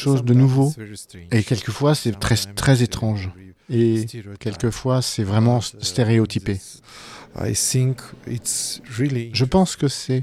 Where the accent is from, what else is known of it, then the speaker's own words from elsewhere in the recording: Ukraine; une petite ville par rapport à la mine, rien de spécial. Mais oui, mon pays d'origine était la capitale des mineurs.